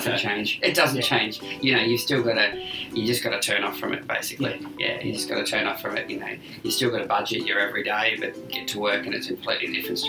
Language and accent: English; Sutherland Shire, New South Wales, Australia; now in Gold Coast, Australia; I'm from Sutherland Shire originally.